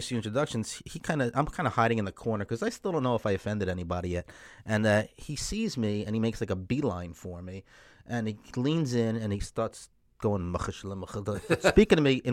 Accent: New York, United States; They didn't know how I would go over because I'm this guy from New York. And again, I didn't announce I was a Jew

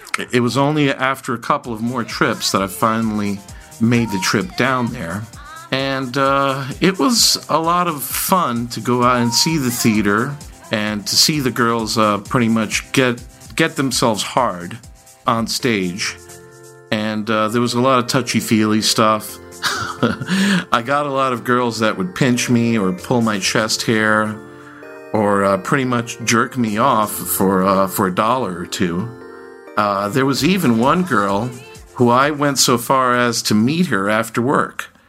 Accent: New York City, New York, United States; Both of my parents immigrated from Greece, and we used to go to church every Sunday. I grew up in Washington Heights in uptown Manhattan.

